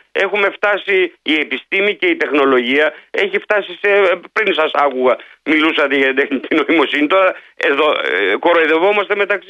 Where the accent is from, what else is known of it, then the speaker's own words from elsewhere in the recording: Central Greece, Greece; Εδώ έχουμε γεωθερμία στην Ελλάδα, που υπάρχει στην πατρίδα μου, για παράδειγμα, στη Φθιώτιδα